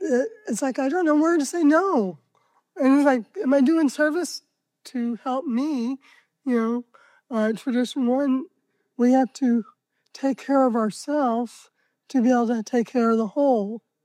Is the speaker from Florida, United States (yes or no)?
no; Oregon, United States; from Oregon.